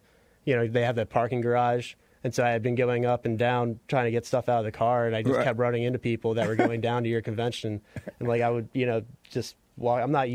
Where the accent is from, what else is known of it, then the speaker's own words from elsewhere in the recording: Baltimore, Maryland, United States; now in Seattle, United States; Baltimore, Maryland.